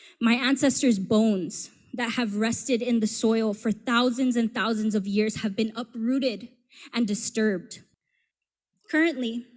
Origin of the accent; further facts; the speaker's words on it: Northern Mariana Islands; I'm from the Mariana Islands, the ancestral homelands of the indigenous Chumoa peoples. And my home is pretty far away